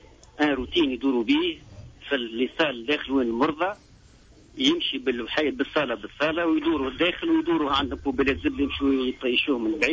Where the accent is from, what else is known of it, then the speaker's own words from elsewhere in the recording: Tunisia; احنا عندنا في تونس